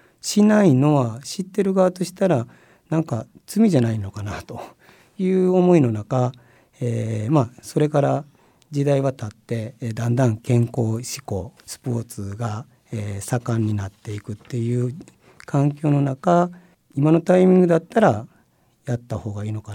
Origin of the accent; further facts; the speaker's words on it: Nankoku, Kochi, Japan; 私は南国市東地の出身で、